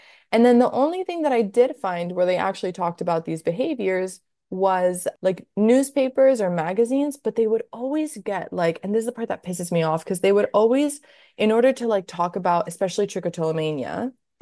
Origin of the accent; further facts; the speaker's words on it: Italy; English is a second language; moved away; I grew up in Italy and I didn't live there anymore.